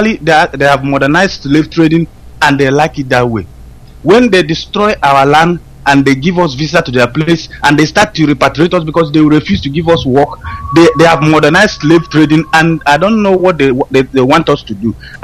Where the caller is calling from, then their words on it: Malaysia; I'm calling from Malaysia.